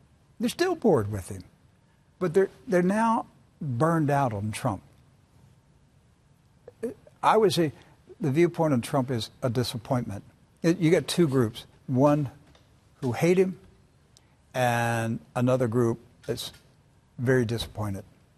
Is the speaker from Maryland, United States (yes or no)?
yes; Maryland, United States; Biden, okay, I grew up in Maryland. I knew of Joe Biden when I was in high school.